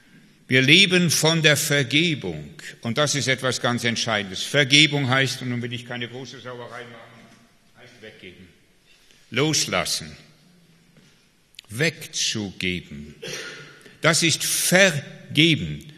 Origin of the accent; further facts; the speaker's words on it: Wiehl, North Rhine-Westphalia, Germany; ich bin in Wiel groß geworden, im Oberbergischen